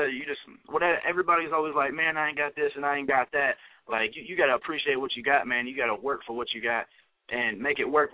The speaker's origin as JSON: {"language": "English", "town": "Piqua", "region": "Ohio", "country": "United States", "tie": "born or raised there", "said": "growing up in Ohio, I came from one of the littler cities, Pickle, Ohio. Most people ain't heard of it. It's about 20 minutes north of Dayton."}